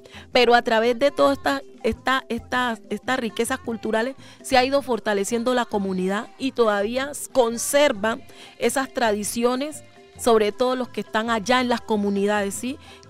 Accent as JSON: {"language": "Spanish", "town": "Bojayá", "region": "Chocó", "country": "Colombia", "said": "levantar la bandera de Bojayá, la de Colombia, de mi país, y decir"}